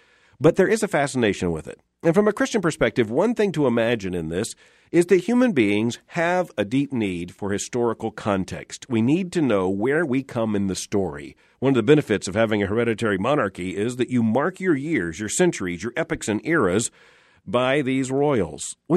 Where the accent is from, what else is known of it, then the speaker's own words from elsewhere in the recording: Florida, United States; I grew up in Florida and from close proximity could see launches from Cape Canaveral, which was for a time called Cape Kennedy, now the Kennedy Space Center.